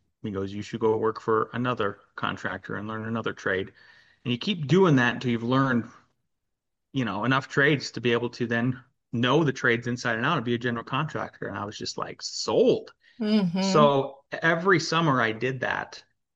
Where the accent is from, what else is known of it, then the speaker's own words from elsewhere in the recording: North Dakota, United States; I grew up in Northwest North Dakota between a sugar beet farm and a cattle ranch.